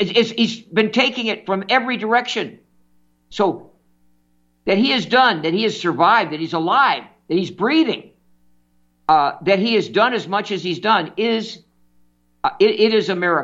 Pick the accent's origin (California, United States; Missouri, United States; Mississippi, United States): California, United States; Malibu; also born or lived in New York City / Pacific Palisades; in 1948, when I was born in New York City, it was an incredible, great, safe, beautiful city. And I grew up in the Los Angeles area, in Malibu and the Palisades.